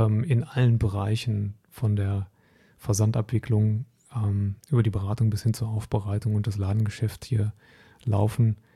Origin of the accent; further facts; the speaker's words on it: North Rhine-Westphalia, Germany; moved away; Ich bin sehr verwurzelt mit meiner Heimat am Niederrhein und nach Hessen zu ziehen, fand ich persönlich jetzt erstmal nicht so super.